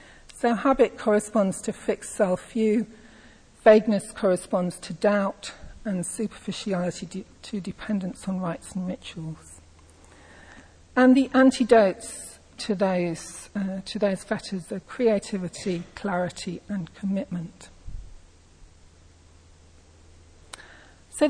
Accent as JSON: {"language": "English", "region": "England", "country": "United Kingdom", "said": "There's the fact that I'm English, although actually for me it's very important that I'm a half Scot and quarter Irish"}